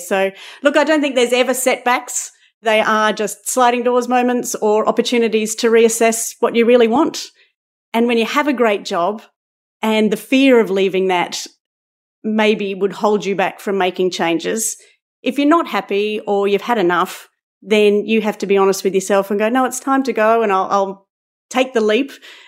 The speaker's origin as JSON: {"language": "English", "town": "Brisbane", "region": "Queensland", "country": "Australia", "tie": "born or raised there", "said": "I grew up in Brisbane"}